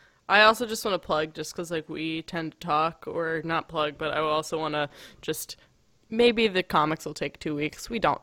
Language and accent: English; Portland, Oregon, United States; I'm from Portland. I have to plug freaking local comic book shops.